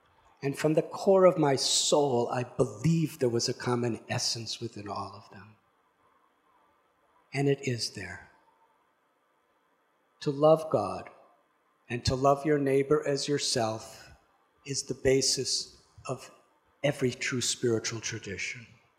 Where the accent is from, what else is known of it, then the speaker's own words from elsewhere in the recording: United States; In my own life, I'm from America, which is called a melting pot